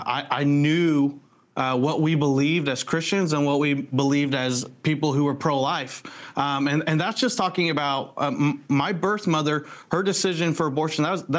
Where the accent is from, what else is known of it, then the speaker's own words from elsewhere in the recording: Oklahoma, United States; also born or lived in South Korea; Yeah, so I grew up in Oklahoma. I'm adopted. I'm one of 12 kids, 10 of us being adopted.